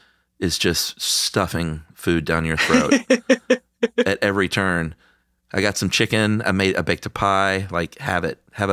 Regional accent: the South, United States; I'm a boy from the American South

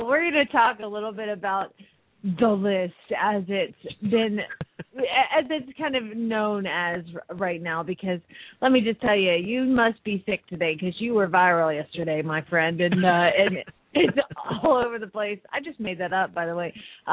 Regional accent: Phoenix, Arizona, United States; from Phoenix, Arizona

